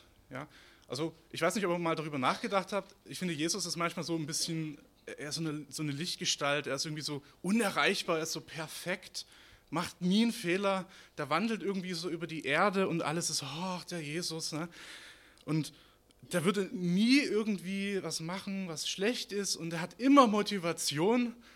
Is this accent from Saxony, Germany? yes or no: yes; Saxony, Germany; Ich komme ja aus Sachsen